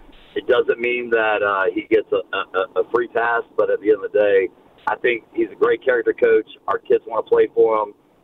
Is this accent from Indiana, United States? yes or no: no; Durham, North Carolina, United States; I know I'm a Gamecock, this is a homer pick, but I grew up in Durham, North Carolina.